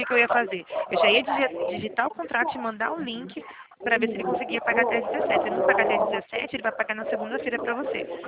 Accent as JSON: {"language": "Portuguese", "region": "Rio de Janeiro", "country": "Brazil", "tie": "born there", "lives_now": "Araras, Brazil", "said": "Aqui eu não sou nascida aqui, nasci no Rio de Janeiro. Eu moro aqui já tem 12 anos."}